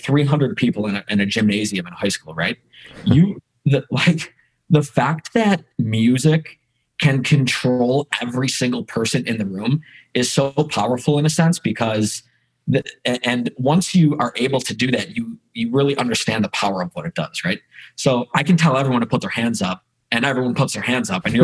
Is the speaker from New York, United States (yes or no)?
yes; Buffalo, New York, United States; I'm from Buffalo, so it's cold outside.